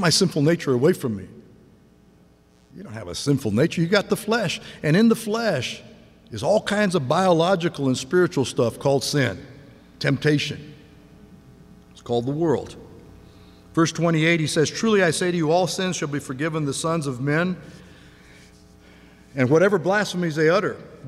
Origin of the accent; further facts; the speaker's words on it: United States; I'm an American.